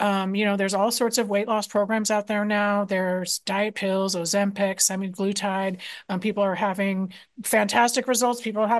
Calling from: Bellingham, Washington, United States; Well, I'm coming from Bellingham, Washington right now.

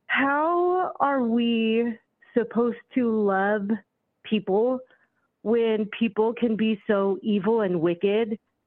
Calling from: Sonora, California, United States; I'm calling in from Sonora, California.

